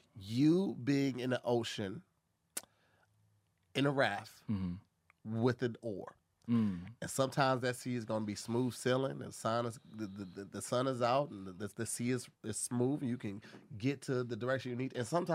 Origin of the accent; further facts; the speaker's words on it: St. Louis, Missouri, United States; He's also from my hometown, St. Louis, Missouri